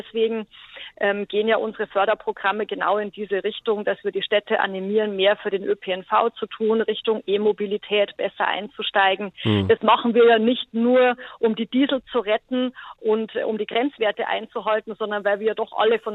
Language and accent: German; Bavaria, Germany; wie man bei uns in Bayern so schön sagt